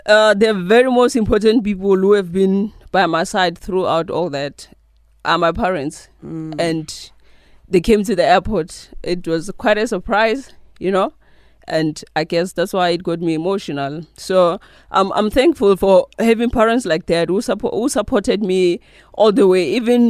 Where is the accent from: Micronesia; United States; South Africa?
South Africa; I take pride from just being a South African.